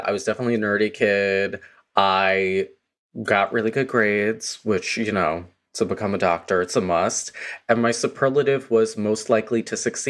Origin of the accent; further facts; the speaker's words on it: Brooklyn, New York, United States; I grew up in Brooklyn, New York. I'm still located in Brooklyn, New York now.